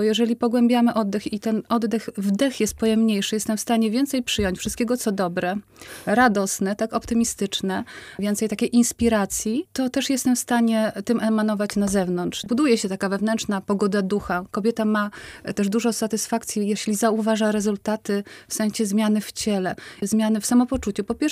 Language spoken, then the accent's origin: Polish; Łódź, Łódź Voivodeship, Poland; ja po prostu mogłam spokojnie w nich jako łodzianka wziąć udział.